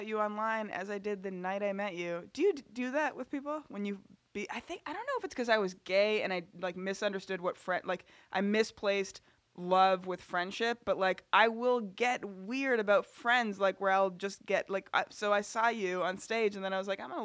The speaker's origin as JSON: {"language": "English", "town": "Toronto", "region": "Ontario", "country": "Canada", "said": "Okay. I'm from Toronto, Ontario, Canada."}